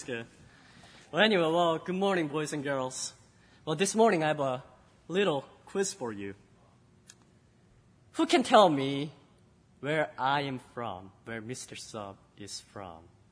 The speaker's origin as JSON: {"language": "English", "country": "South Korea", "also_born_or_lived": "Cambodia", "said": "But, well, I am from Korea, but I also lived in Cambodia for a long time. So I usually tell people that, well, I was born in Korea, but I'm from Cambodia, or I lived in Cambodia."}